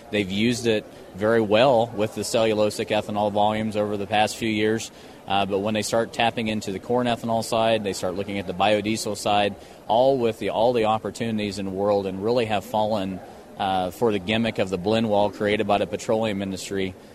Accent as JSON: {"language": "English", "region": "Kansas", "country": "United States", "said": "And to be here on this historic day in my home state to welcome in a cellulosic facility, Abengoa should be proud. The citizens of Stevens County should be proud."}